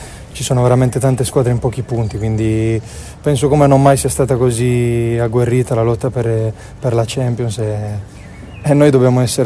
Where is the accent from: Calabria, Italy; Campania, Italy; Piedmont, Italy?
Piedmont, Italy; Turin; io sono di Torino, quindi giocare per la Juventus, per la mia città